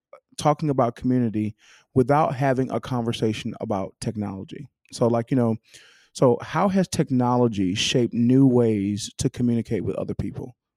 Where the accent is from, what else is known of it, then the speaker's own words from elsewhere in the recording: Macon, Georgia, United States; I'm from Macon, y'all, so Atlanta's like a bit, like maybe like an hour north from me